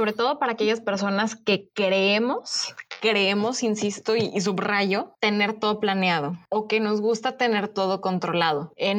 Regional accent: Mexico City, Mexico; cuando viví en Ciudad de México, de donde soy originaria.

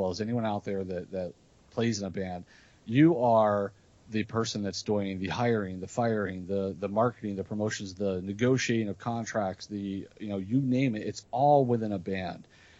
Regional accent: Cincinnati, Ohio, United States; And I grew up in Cincinnati area, and I didn't come from a musical family. And I didn't come from really a great musical area either.

